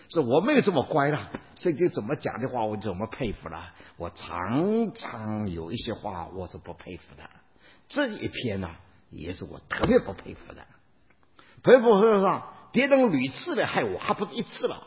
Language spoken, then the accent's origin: Chinese; Taiwan; 我说我从台湾来。